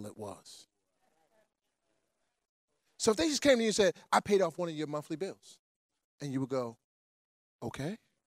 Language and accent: English; Park Heights, Maryland, United States; I grew up in Park Heights, and you grew up in Park Heights, you would go to Cinderella's. Cinderella's is where you went and got your sneakers.